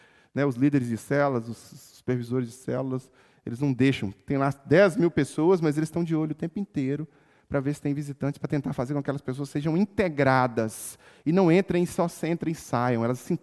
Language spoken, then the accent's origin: Portuguese; Minas Gerais, Brazil; E especialmente como mineiros, desconfiados que somos